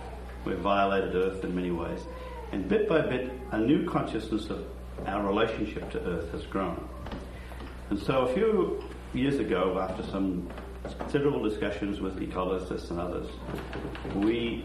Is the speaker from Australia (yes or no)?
yes; Australia; now in United States; So I'm Australian.